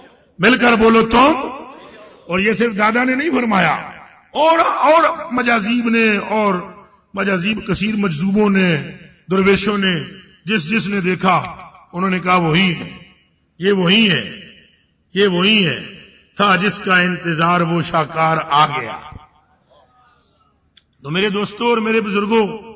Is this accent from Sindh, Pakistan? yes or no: no; Punjab, Pakistan; تو میں چونکہ پنجاب سے تعلق رکھتا ہوں